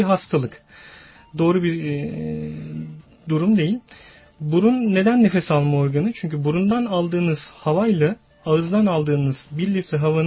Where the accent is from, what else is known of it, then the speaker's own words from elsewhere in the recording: Eskişehir, Turkey; Ben Eskişehirliyim. İlk önce onu söyleyeyim.